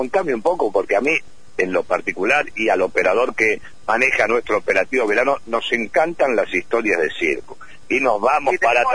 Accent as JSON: {"language": "Spanish", "region": "Tucumán", "country": "Argentina", "also_born_or_lived": "Córdoba", "said": "Yo soy tucubano, entonces iba a mi pueblo y era todo una cosa."}